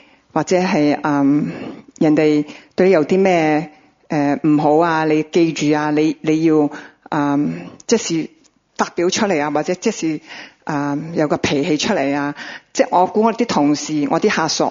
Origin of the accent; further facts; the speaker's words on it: Ningbo, Zhejiang, China; 我係寧波人嚟㗎嘛，我阿爸阿媽都係咁㗎啦